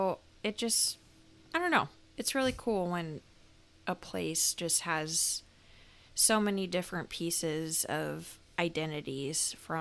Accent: Oregon, United States; and I am a person that says Nevada. I don't know if it's because I'm from Oregon or what.

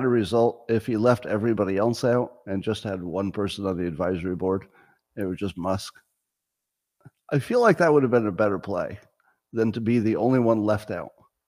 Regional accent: New York, United States; I'm from New York State, right? So I grew up in upstate New York.

